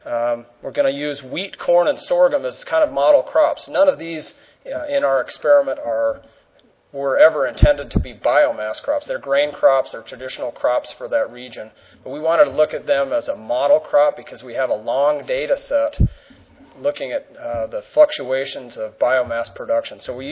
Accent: Colorado, United States; I'm from Colorado, but this project really is kind of eastern Colorado, western Kansas, western Nebraska.

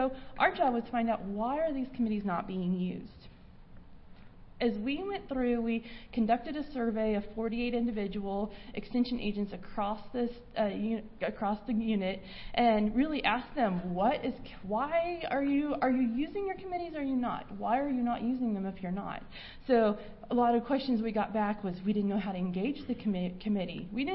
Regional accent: Kansas, United States; I got to Northwest Kansas and I grew up in Northeast where we had twice the amount of rainfall

